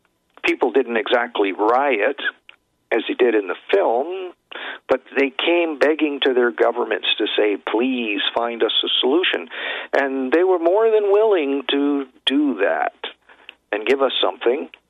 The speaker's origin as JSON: {"language": "English", "country": "Canada", "said": "I'm from Canada."}